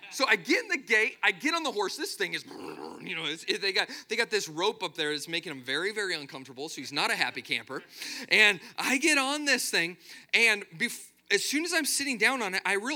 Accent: Arizona, United States; Now, growing up, I grew up in Arizona, and Arizona, we breed a special type of redneck.

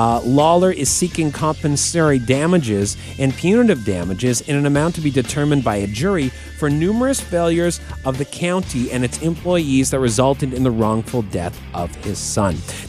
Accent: Toronto, Ontario, Canada; I grew up in Etobicoke

